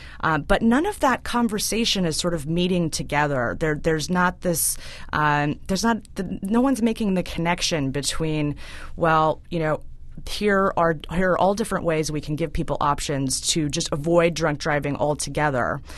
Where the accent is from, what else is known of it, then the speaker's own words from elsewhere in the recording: Arizona, United States; moved away as an adult; now in Washington, D.C., United States; I grew up in Arizona, I grew up in the West, or if you grew up in the South or Midwest, you grow up in a place where driving is really necessary. But I made this move to Washington, D.C. About 10 years ago